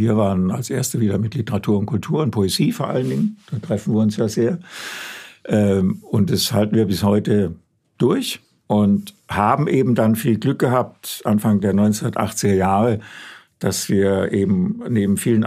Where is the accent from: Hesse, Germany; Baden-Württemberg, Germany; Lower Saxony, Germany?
Baden-Württemberg, Germany; Friedrichshafen; also born or lived in Ravensburg; Bin dann in Friedrichshafen am Bodensee aufgewachsen und bin 1967 nach Heidelberg zum Studium.